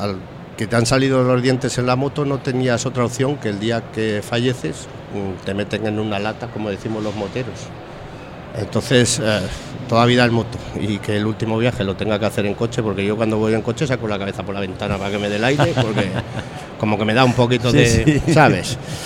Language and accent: Spanish; Aragon, Spain; Y como buenos maños que somos, pues...